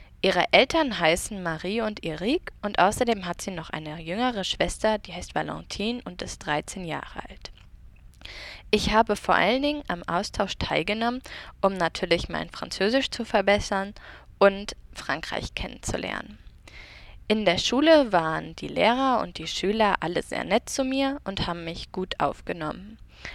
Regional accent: Wismar, Mecklenburg-Vorpommern, Germany; ich bin 15 Jahre alt. Ich komme aus Wismar, das ist eine Stadt in Mecklenburg-Vorpommern.

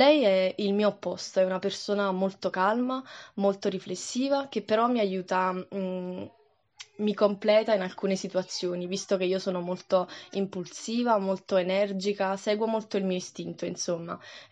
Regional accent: Naples, Campania, Italy; ho 20 anni e vengo da Napoli, una città che si trova nel sud Italia.

